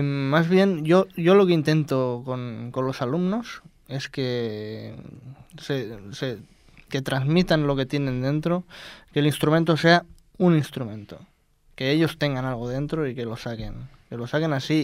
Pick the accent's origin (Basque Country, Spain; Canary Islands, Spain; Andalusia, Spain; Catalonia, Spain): Catalonia, Spain; Barcelona; Fácil por la ciudad de Barcelona, que tiene mucho, mucho de ello, y además cuando tus raíces vienen, son tan variadas